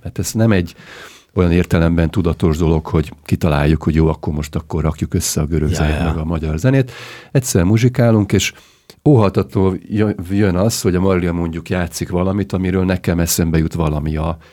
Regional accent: Hungary; born there; attól függetlenül, hogy Magyarországon születtem, gyerekkorom óta borzasztóan érdekel ez a kis-ázsiai térség

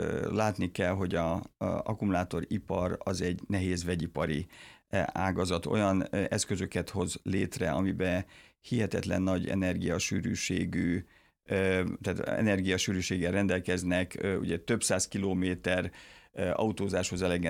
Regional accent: Miskolc, Borsod-Abaúj-Zemplén, Hungary; Hát én miskolci vagyok, nem debreceni

